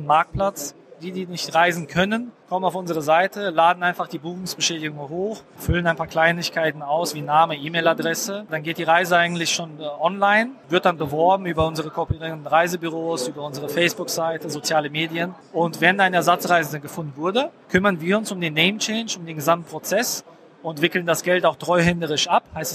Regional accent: Berlin, Germany; bin aus Berlin

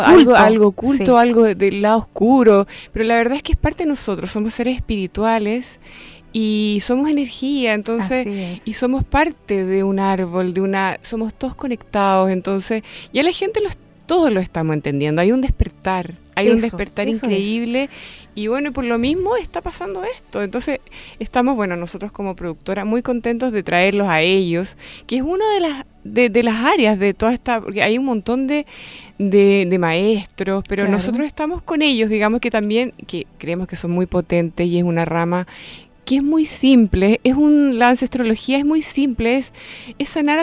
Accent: Chile; Son cosas que nosotros como chilenos, con esta tradición, con esta cultura, no podemos entender.

